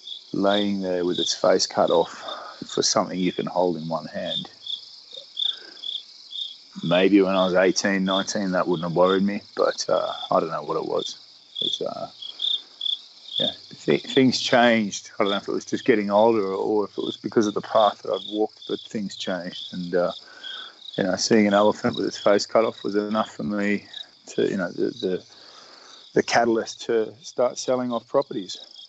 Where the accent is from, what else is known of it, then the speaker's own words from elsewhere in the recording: Australia; and I am an Australian sailor. So I am trying my hardest here to be on my best behavior.